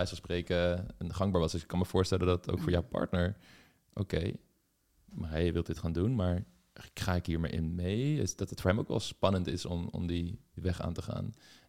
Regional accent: Voorhout, South Holland, Netherlands; ik kom er zelf uit Voorhout, een dorp daar in de buurt.

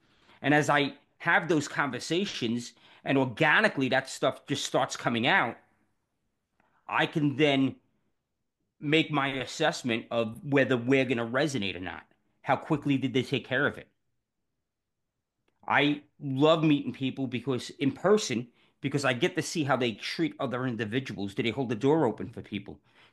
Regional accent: New York City, New York, United States; born there; I was born in New York City.

